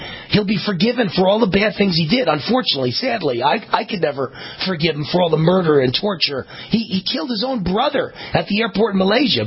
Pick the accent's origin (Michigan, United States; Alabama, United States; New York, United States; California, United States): New York, United States; Mount Vernon; I grew up in Mount Vernon on the Bronx borderline. I'm a Bronx boy.